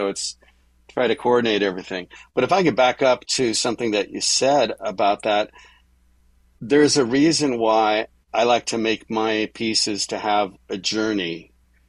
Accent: Hollywood, California, United States; And I grew up here in Hollywood, around Hollywood. My mother was in the business, my grandfather, my sister, my ex-wife.

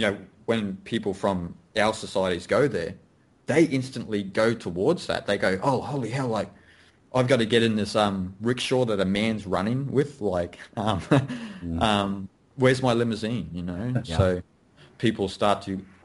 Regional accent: Australia; I am Australian, I am a male

